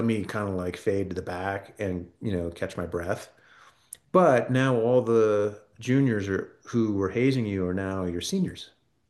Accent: United States; yeah, so first generation American, mom was born and raised in Sweden, dad in Mexico.

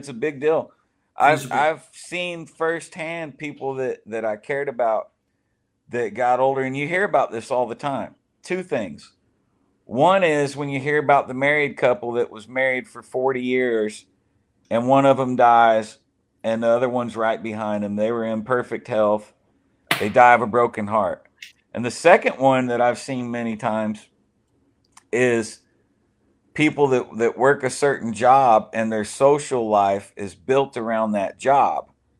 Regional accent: Indiana, United States; I'm from Indiana. I'm not slamming my home state, but we've got a lot of big people in Indiana.

